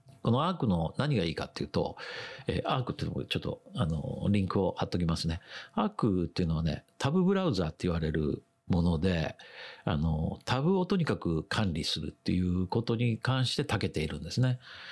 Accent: Himeji, Hyogo, Japan; さて次私の地元の姫路を友達とドローンで遊びましょう

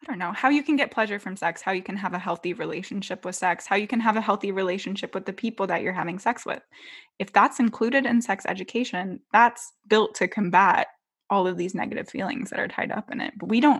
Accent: California, United States; So I'm from California. We have a more robust sex ed program than people in Texas.

